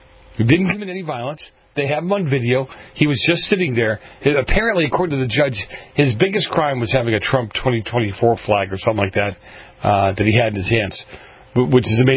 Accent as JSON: {"language": "English", "town": "Boston", "region": "Massachusetts", "country": "United States", "tie": "born or raised there", "said": "You had people where I grew up in Boston, where you had a lot of Italian immigrants there"}